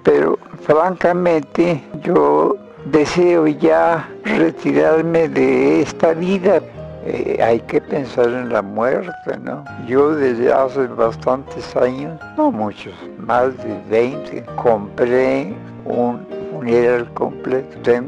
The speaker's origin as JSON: {"language": "Spanish", "town": "Toluca", "region": "State of Mexico", "country": "Mexico", "tie": "born or raised there", "said": "Yo soy originario de Toluca, nací en 1907, de 15 de febrero cumplí 100 años."}